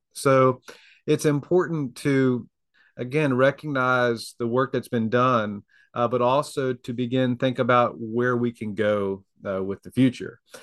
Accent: Maryland, United States; born there; also born or lived in Virginia; was actually born in Maryland, so don't hold that against me. my family is from the area. My mom was born and raised in Newport News, and my dad's from Norfolk, and all my family is here locally.

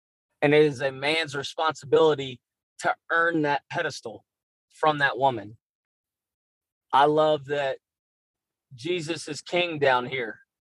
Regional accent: the South, United States; But to make it short, I am a man who has grown up and been born and raised in the South.

